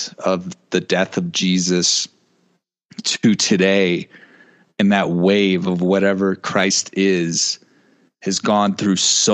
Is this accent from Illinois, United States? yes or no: yes; Chicago, Illinois, United States; my family is, I mean, we're like, I don't even want to say ethnic, but like we're all like from Chicago